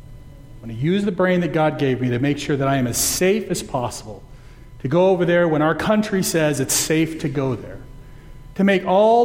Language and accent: English; United States; As an American, I can't even get there because of all the death and the threat to life.